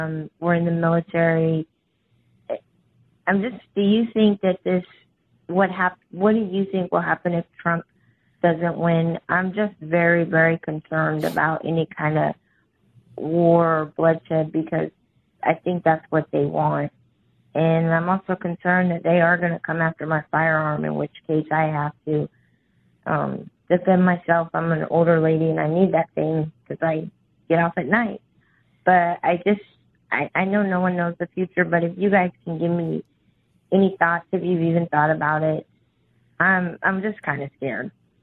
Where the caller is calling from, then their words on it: Texas, United States; I'm calling from North Texas, and I'm more calling about a concern and a worry.